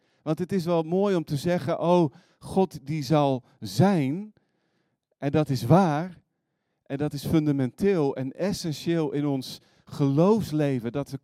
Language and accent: Dutch; Friesland, Netherlands; Ik ben Fries van oorsprong.